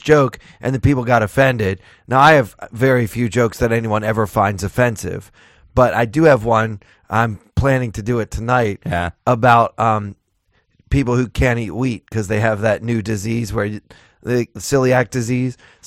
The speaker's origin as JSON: {"language": "English", "region": "Maryland", "country": "United States", "said": "I don't even know where Cumberland, Maryland is. And I'm from Maryland."}